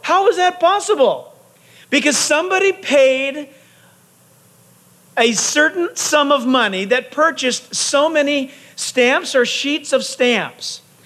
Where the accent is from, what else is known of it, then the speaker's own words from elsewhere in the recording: San Diego, California, United States; also born or lived in Orange County; growing up in San Diego and then in Orange County